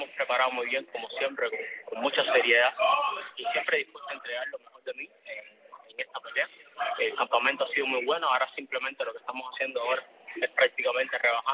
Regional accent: Cuba

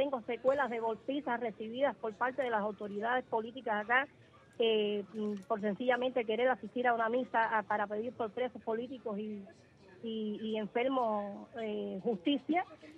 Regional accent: Cuba; yo no me iría nunca de Cuba

